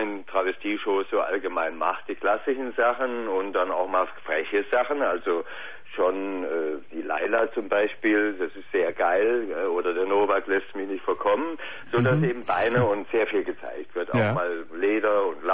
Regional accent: Bavaria, Germany; aus Nürnbergland.

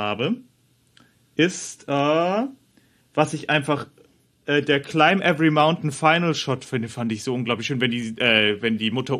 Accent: Bavaria, Germany; ich bin ja in Bayern aufgewachsen.

